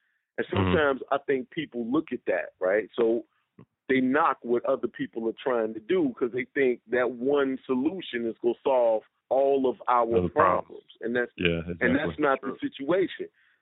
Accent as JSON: {"language": "English", "town": "Chicago", "region": "Illinois", "country": "United States", "said": "I'm from Chicago, right? And I'm from like Chirac, like the gully."}